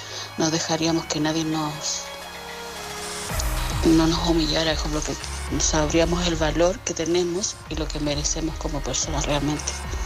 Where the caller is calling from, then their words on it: Madrid, Community of Madrid, Spain; corresponsal de Madrid.